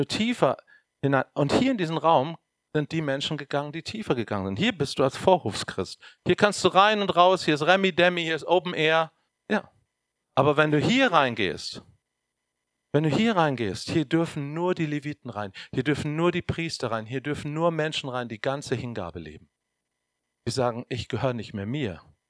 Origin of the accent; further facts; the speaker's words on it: Germany; Ich bin Deutscher. Ich darf anders beten.